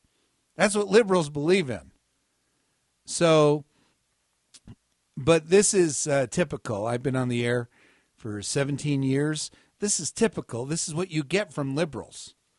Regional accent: New Jersey, United States; Now, do you hunt chickens? I'm from New Jersey. How would I know?

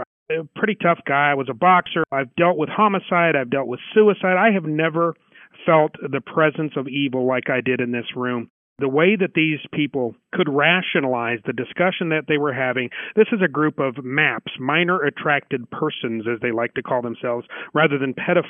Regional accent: Denver, Colorado, United States; I'm from Denver.

